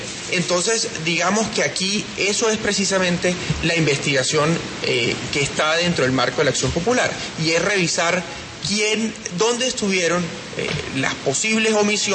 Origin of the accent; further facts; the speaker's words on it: Colombia; tenemos como colombianos, como Estado colombiano, defender la declaratoria de valor universal excepcional que tiene Cartagena ante la UNESCO.